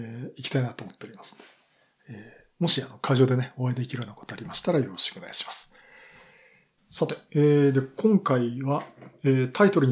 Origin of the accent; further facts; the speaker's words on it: Yokohama, Kanagawa, Japan; 私も地元の横浜でね、これ、キムチのすぐそばなんですけども、展示会やってますんで